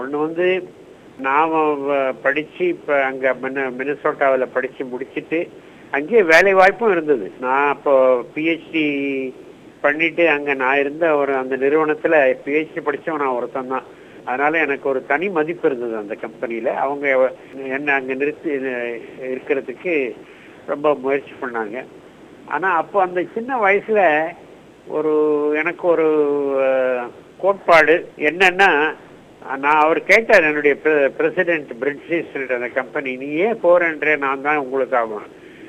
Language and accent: Tamil; Vaniyambadi, Tamil Nadu, India; நான் பிறந்து வளர்ந்ததெல்லாம் வாணியம்பாடி என்ற ஒரு ஊரில்.